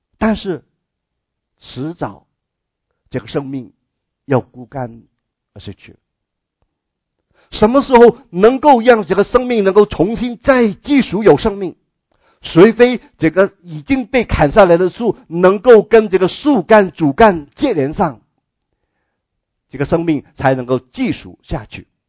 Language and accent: Chinese; China; 我们中国人过年就喜欢放买那个桃花好